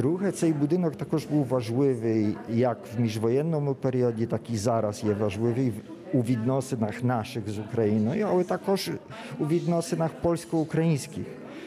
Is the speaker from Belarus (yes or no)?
no; Poland; Я виріс на Західній Польщі.